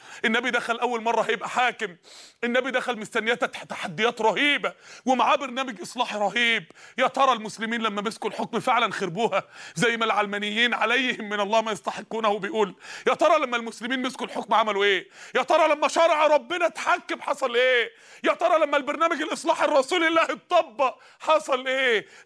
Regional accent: Mansoura, Dakahlia, Egypt; وفاء لإحدى النساء الفاضلات اللي عندنا في المنصورة

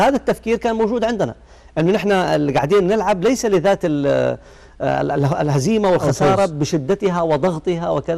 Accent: Saudi Arabia; أعضاء هيئة كبار العلماء عندنا في السعودية

